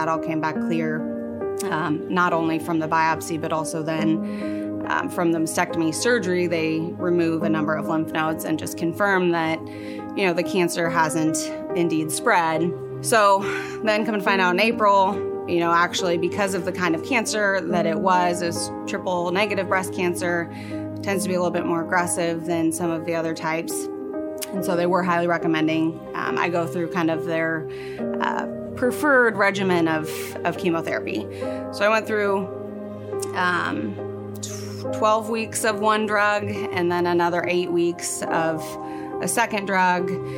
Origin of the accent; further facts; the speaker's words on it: West Branch, Iowa, United States; now in Polk City, United States; Growing up, I grew up in West Branch, which is eastern Iowa, just east of Iowa City.